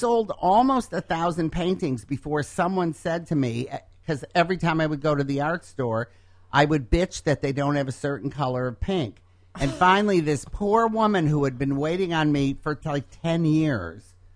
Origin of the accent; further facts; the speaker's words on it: Detroit, Michigan, United States; When I was growing up in Detroit, it was the fourth wealthiest city in the United States.